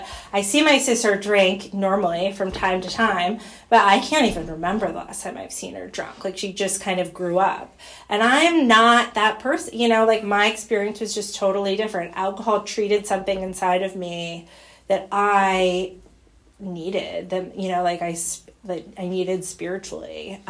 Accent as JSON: {"language": "English", "town": "Wayland", "region": "Massachusetts", "country": "United States", "tie": "born or raised there", "said": "So I grew up in Wayland, Massachusetts, pretty close to here."}